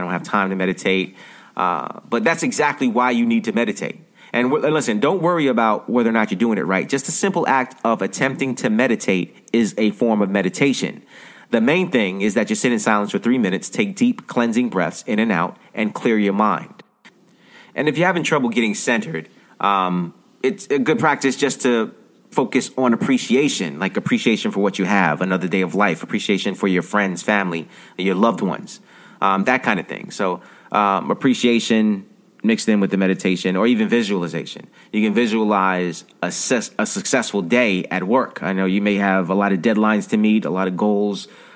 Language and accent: English; New York, United States; I'm from New York. I was born in Uptown Manhattan.